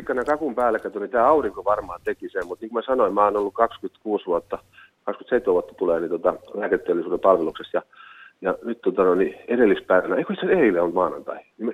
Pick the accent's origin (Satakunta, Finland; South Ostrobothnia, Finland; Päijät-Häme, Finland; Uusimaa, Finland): Satakunta, Finland; Rauma; mä olen alun perin kotoisin meren rannalta ja raumalaisia.